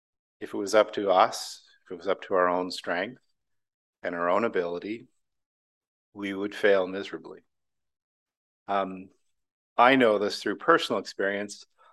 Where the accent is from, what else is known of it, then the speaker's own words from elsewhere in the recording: Ontario, Canada; That may be a product of growing up in Southern Ontario